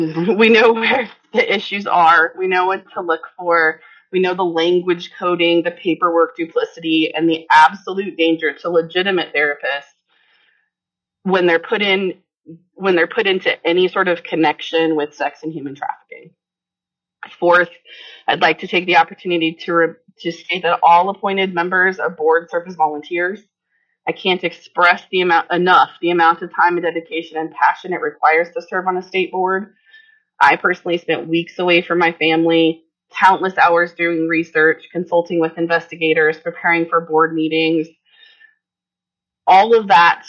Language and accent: English; Palmer, Alaska, United States; I'm from Palmer, Alaska.